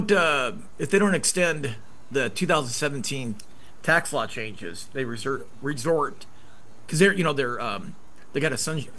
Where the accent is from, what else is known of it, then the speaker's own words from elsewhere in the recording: Idaho, United States; Well, I grew up in Idaho. My parents went bankrupt twice.